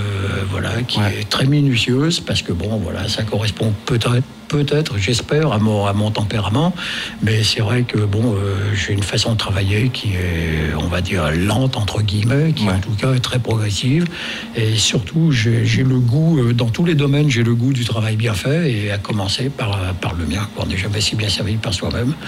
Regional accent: Villefranche-sur-Saône, Auvergne-Rhône-Alpes, France; born there; Ah oui, je suis né à Villefranche, tout à fait, en 1948, pour être précis.

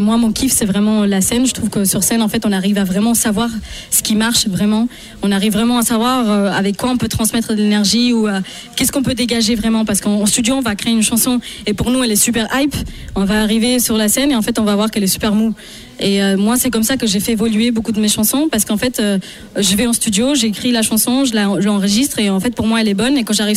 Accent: Spain; also born or lived in Goa, India; Donc j'ai grandi en Espagne, ce qui a fait que quand j'étais petite, j'écoutais énormément de flamenco et de musique latine. Je suis indienne, donc je suis née en Inde, à Goa, qui est une ville colonisée par les Portugais.

